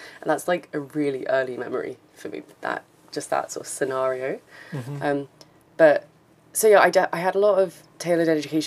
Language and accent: English; Cambridge, East of England, United Kingdom; now in Edinburgh, United Kingdom; Near Cambridge, sort of Cambridge, Bedford area, so quite close to London. Yeah, I don't sound very Scottish at all.